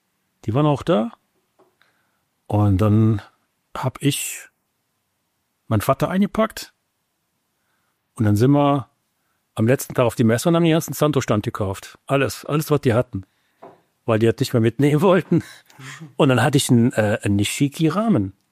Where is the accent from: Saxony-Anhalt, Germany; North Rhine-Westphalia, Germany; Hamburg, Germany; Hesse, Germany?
North Rhine-Westphalia, Germany; Cologne; Als Kölner hatten wir ja die IFMA